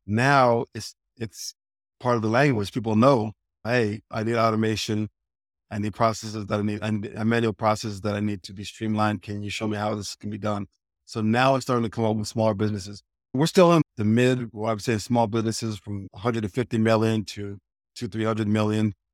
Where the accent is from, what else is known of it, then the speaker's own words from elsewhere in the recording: Albuquerque, New Mexico, United States; also born or lived in Houston; We're from Albuquerque, New Mexico, and we're living in Houston at the time.